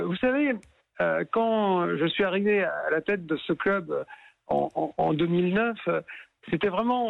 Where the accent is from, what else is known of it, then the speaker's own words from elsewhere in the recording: Amiens, Hauts-de-France, France; Nous sommes d'Amiens, on a voulu rendre à la ville ce qu'elle nous a donné.